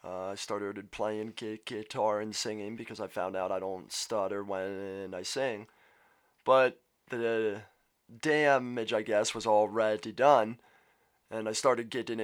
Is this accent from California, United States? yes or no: no; Washington, District of Columbia, United States; I grew up in Washington, D.C. I grew up with a stutterer as well.